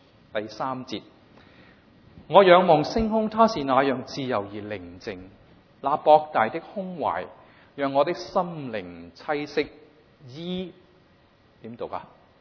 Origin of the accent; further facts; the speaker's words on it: Hong Kong; moved away; 中文程度我自从在香港移民过来，我在这里的时间就多过在香港